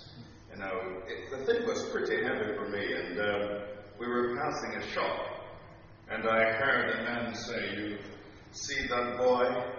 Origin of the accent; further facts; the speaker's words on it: Portland Parish, Jamaica; when I grew up back in Portland, Jamaica